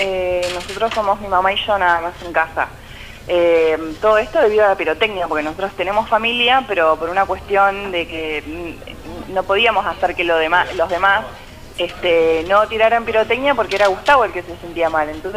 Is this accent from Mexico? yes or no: no; Cipolletti, Río Negro, Argentina; Sí, yo soy de Cipolletti, de Río Negro.